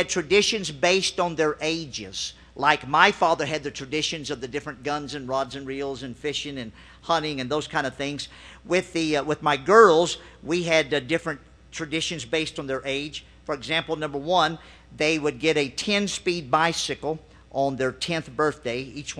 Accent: Louisiana, United States; I grew up in Louisiana

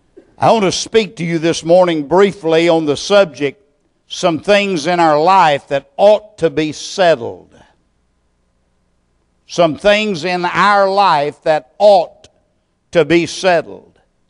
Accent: Texas, United States; That was not so when I was a boy growing up in East Texas.

